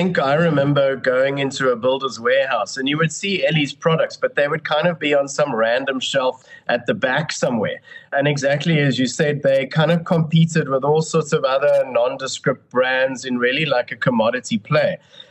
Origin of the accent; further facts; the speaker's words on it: South Africa; And I think more and more as South African businesses, we seem to almost be afraid of competition.